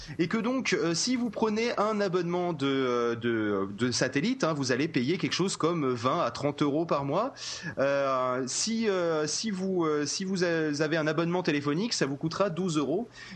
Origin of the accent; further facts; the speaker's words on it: France; nous sommes français, nous devons avoir une exception française